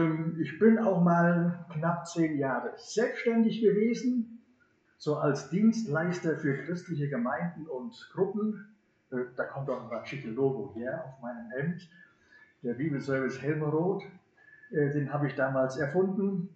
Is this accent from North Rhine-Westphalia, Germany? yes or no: yes; North Rhine-Westphalia, Germany; gebürtiger Siegerländer. Baujahr 62, von Kindheit an in den Siegerländer Gemeinschaften zu Hause, wo ich auch im Frühjahr 1975 zum Glauben an Jesus gefunden habe.